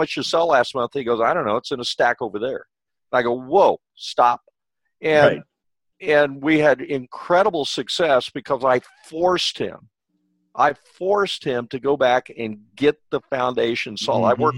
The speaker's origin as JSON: {"language": "English", "region": "Kansas", "country": "United States", "tie": "born or raised there", "said": "I'm from Kansas. I was raised on a wheat farm back there"}